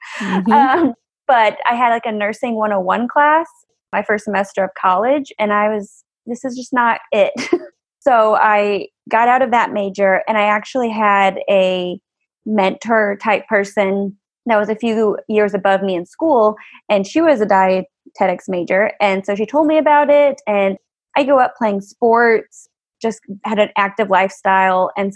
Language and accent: English; Missouri, United States; So I grew up near St. Louis, and then I went to get my undergrad at Western Kentucky.